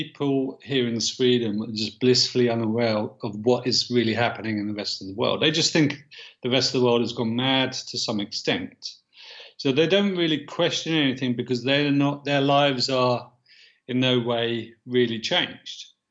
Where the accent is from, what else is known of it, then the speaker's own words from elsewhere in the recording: United Kingdom; Being a Brit and seeing what was happening to my brother's kids and to the rest of the country